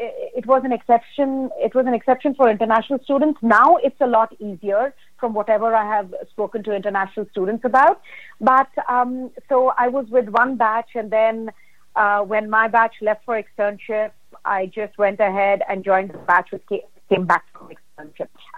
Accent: India; now in United States; I came from India. This was a new country

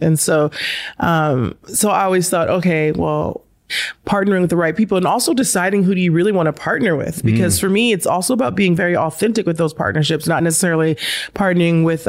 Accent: Compton, California, United States; I'm from Compton, California, and I remember playing on these courts

